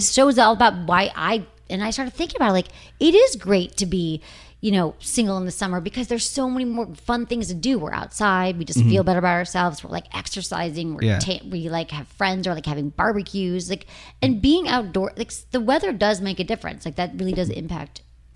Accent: Michigan, United States; And I grew up in Michigan where it was, you know, you get like 20.

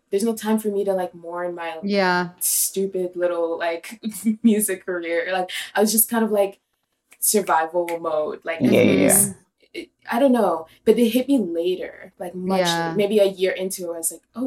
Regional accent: New York, United States; as a New Yorker, like I feel that.

